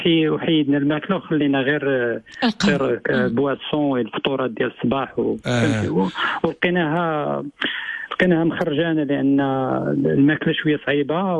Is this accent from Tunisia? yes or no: no; Morocco; الثقافه ديال القهوه مع ماكله شويه ماشي بحال اوروبا، شويه ناقصه عندنا في المغرب.